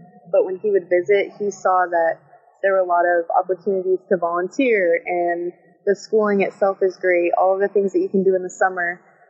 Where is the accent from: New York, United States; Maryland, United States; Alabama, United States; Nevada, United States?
Nevada, United States; Lovelock; I grew up in Lovelock, Nevada, born and raised.